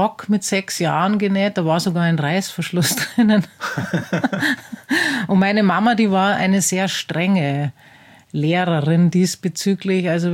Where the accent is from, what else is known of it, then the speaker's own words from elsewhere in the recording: Penzberg, Bavaria, Germany; born there; Ich bin in Penzberg geboren. Penzberg ist ein oberbayerisches Städtchen, circa 50 Kilometer südlich von München, zwischen Garmisch-Partenkirchen und München. Mhm. So in der Mitte drin, am Alpenrand.